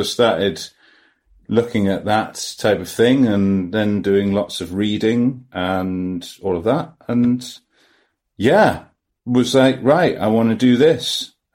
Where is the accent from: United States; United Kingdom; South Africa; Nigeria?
United Kingdom; England; Oh, yes, I'm just English.